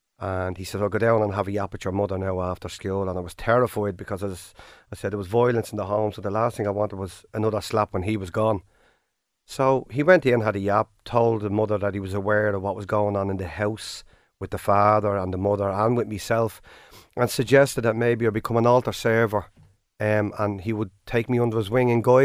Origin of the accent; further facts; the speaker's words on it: Ballyfermot, Leinster, Ireland; I was born in Ballyfermm, obviously in the house in Thomond Road. I came from a family of five children, two younger, two older.